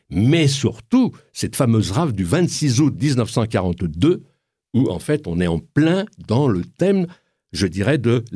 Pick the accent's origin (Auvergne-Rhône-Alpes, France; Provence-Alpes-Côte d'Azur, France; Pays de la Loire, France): Provence-Alpes-Côte d'Azur, France; Marseille; born there; mais je suis né à Marseille.